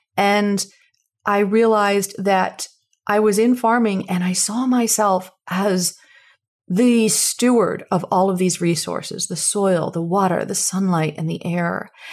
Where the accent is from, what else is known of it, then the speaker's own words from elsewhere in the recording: New York, United States; I should back up and say, you know, I grew up on Sapbush Hollow Farm. So my family has had this land since 1979, and I was trained to go in an entirely different direction.